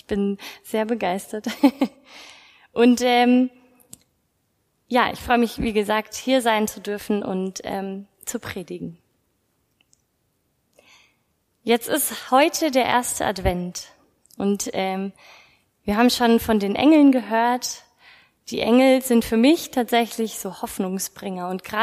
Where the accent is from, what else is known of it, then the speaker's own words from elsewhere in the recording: Bavaria, Germany; bin 29 Jahre alt und ursprünglich komme ich aus Bayern. Das hört man nicht, aber manchmal doch.